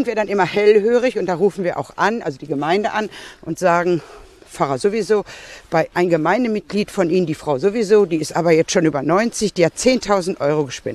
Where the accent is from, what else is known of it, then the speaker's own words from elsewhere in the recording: Marl, North Rhine-Westphalia, Germany; now in Bochum, Germany; Aus Mahl-Sinsen, genau. Und das hier waren so Strecken, die man als Kind 100 Mal nicht. Ich wohne aber jetzt schon seit vielen Jahren in Bochum.